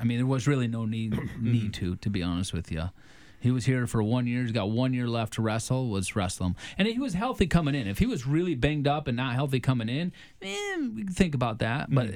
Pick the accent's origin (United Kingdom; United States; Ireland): United States; Iowa; just because I'm from Iowa, I don't like hate Penn State.